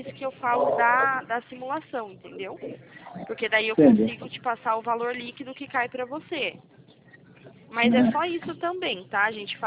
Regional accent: Santa Bárbara d'Oeste, São Paulo, Brazil

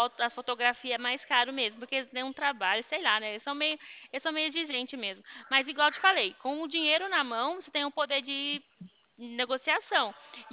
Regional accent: Goiás, Brazil; also born or lived in Ceará; now in Rio Claro, Brazil; Eu sou cearense, criada em Goiás e moro aqui em Rio Claro.

